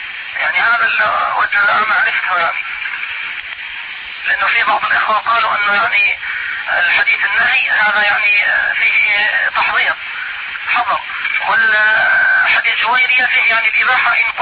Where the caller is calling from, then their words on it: Mecca, Makkah Province, Saudi Arabia; يا اخي انا بكلمك يعني من مكة